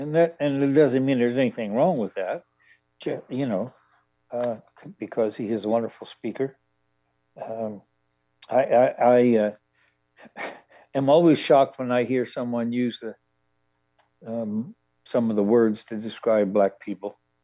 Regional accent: Baltimore, Maryland, United States; I grew up in Baltimore, Maryland. And that's considered being in the South by many people.

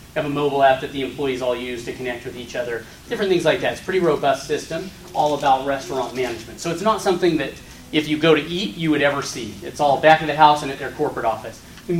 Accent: California, United States; I'm from Northern California. I'm from a smaller farming town outside of Sacramento.

